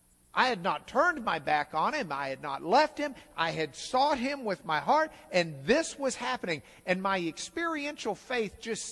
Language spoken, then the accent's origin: English; United States; there are places where things seem very strange to me as an American.